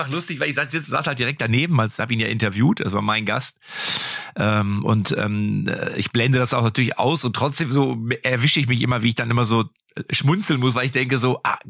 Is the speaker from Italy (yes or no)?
no; Romania; German is a second language; now in Germany; aus Rumänien bin ich rübergezogen nach Deutschland